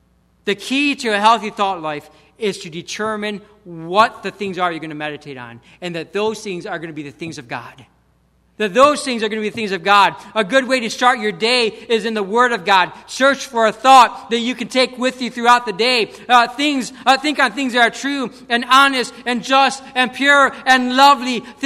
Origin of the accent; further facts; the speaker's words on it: Michigan, United States; also born or lived in New England; You know, I grew up in Michigan, and I'm guilty of this